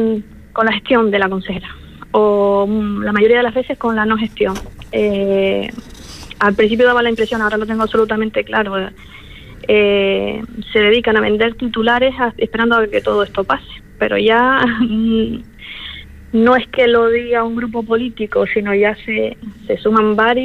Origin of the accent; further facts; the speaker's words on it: La Oliva, Canary Islands, Spain; mira que soy del municipio de La Oliva